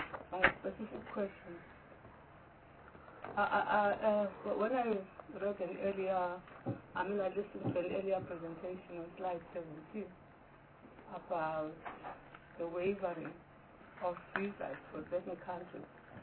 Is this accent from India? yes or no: no; South Africa; I think on the question of us as South African citizens being protected against some of these corrupt practices